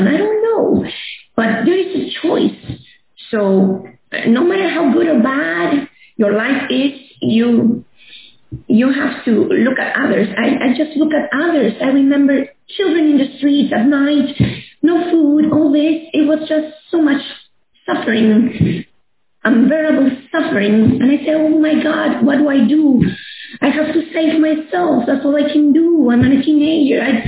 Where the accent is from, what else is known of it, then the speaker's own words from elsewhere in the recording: Lima, Peru; Well, I grew up in Lima, Peru in the 80s, and we had terrorism there.